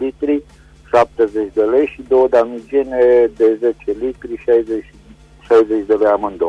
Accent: Reșița, Caraș-Severin, Romania; din Reșița și revin și eu cu câteva anunțuri, vă rog.

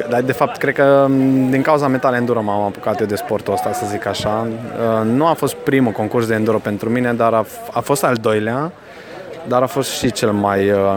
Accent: Sighișoara, Mureș County, Romania; din Sighișoara.

